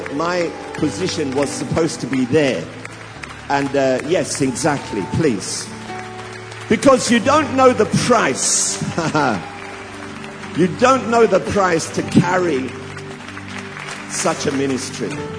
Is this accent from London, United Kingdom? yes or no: yes; Tottenham, London, United Kingdom; I grew up in Tottenham, down the road. The postman wouldn't deliver to our street.